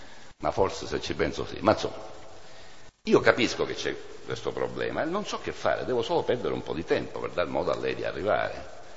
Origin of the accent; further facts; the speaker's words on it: Sicily, Italy; now in Bologna, Italy; noi siamo a Bologna, noi veniamo dalla Sicilia